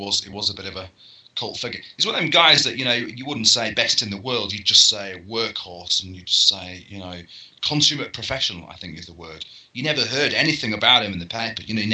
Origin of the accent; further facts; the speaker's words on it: Leeds, Yorkshire and the Humber, United Kingdom; But yeah, to talk about Gary Speed, I'm from Leeds